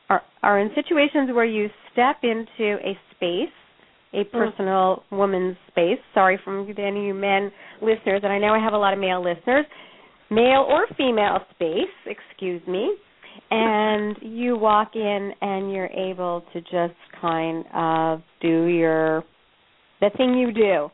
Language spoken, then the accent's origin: English; Canada; I think our backgrounds were similar, but I'm from Canada. My thing, Jen, interesting growing up, was that I felt that I could never measure up.